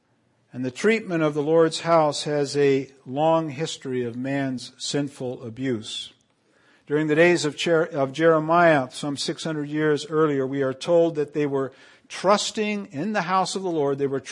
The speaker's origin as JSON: {"language": "English", "region": "Canary Islands", "country": "Spain", "tie": "born or raised there", "said": "I grew up in the Canary Islands where there was still lye soap"}